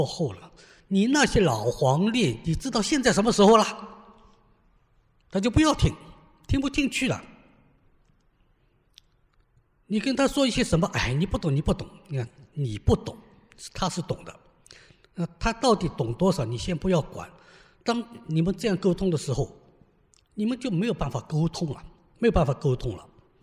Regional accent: China

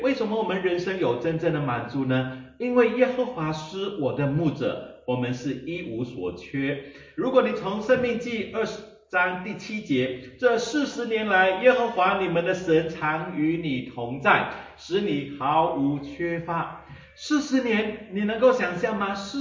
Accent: Malaysia; 我是来自马来西亚一个小镇，我很能够体会这个字里行间里面的意思。

